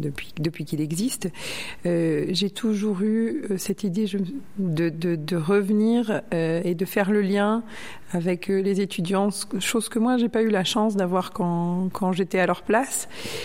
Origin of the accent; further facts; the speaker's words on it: Objat, Nouvelle-Aquitaine, France; born there; moved away; Moi, je suis née à Objat. Je suis partie quand j'étais assez jeune. J'ai suivi mes parents, évidemment.